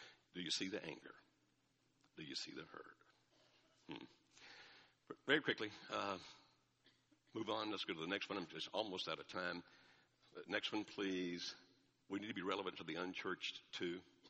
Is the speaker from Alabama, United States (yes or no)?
yes; Alabama, United States; born there; I love Alabama, I was born in Alabama